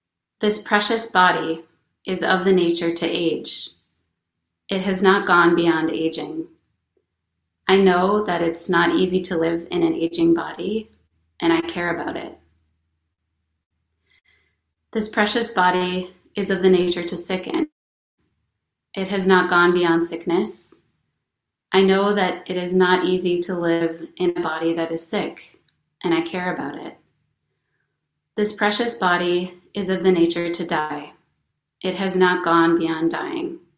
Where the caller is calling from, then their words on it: Rochester, Minnesota, United States; And I'm coming from Rochester, Minnesota. I used to live up in Minneapolis, and now I live down in Rochester.